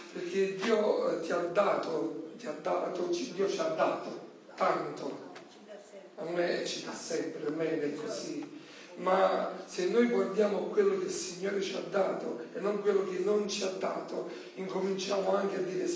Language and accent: Italian; Boscoreale, Campania, Italy; come ho detto, vengo dalla provincia di Napoli, Boscoriane